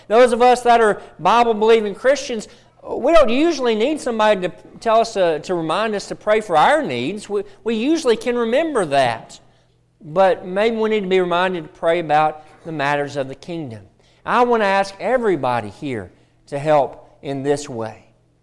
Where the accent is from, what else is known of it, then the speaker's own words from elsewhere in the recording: Alabama, United States; I'm really from Alabama, and in Alabama, football is a really big deal, right?